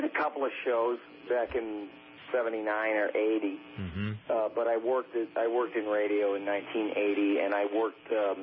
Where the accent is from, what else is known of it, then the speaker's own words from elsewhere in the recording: Boston, Massachusetts, United States; also born or lived in Detroit; I was born in Detroit, Michigan, so I never got a chance to develop a Boston accent, but I did grow up in Boston. My brothers had Boston accents.